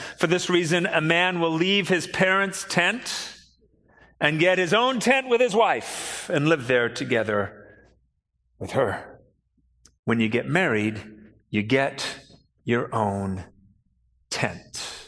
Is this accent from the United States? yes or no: no; United Kingdom; because you see, I'm British.